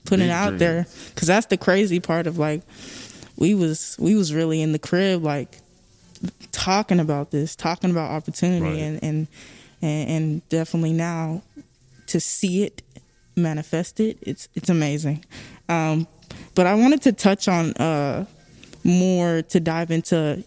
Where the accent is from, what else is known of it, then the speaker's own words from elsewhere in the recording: Anchorage, Alaska, United States; I'm from Anchorage, Alaska, and born and raised, grew up there. I lived in many parts, but mainly the east side.